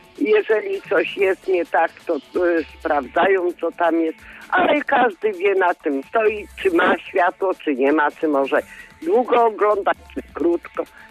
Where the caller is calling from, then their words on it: Szczecin, West Pomeranian Voivodeship, Poland; ze Szczecina, bardzo lubię was słuchać